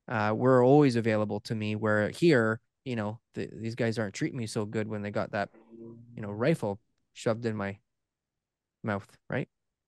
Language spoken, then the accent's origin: English; Canada; But as a Canadian, when we're living here for so long and we're used to what Canada was 30 years ago